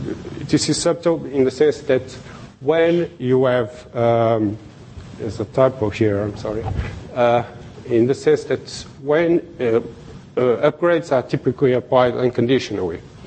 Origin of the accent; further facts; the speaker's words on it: Lisbon, Portugal; English is a second language; So I'm also from Lisbon, Portugal.